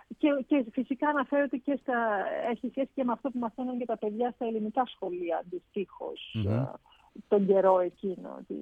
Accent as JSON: {"language": "Greek", "town": "Thessaloniki", "region": "Central Macedonia", "country": "Greece", "said": "Νομίζω όσοι είμαστε από τη Θεσσαλονίκη ξέρουμε το νοσοκομείο ΑΧΕΠΑ."}